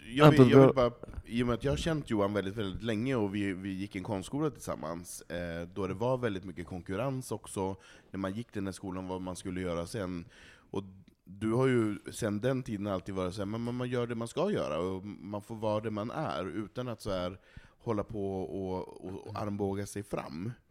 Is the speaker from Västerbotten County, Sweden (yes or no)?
yes; Malå, Västerbotten County, Sweden; gå till frisören i Malå i samhället där jag kommer ifrån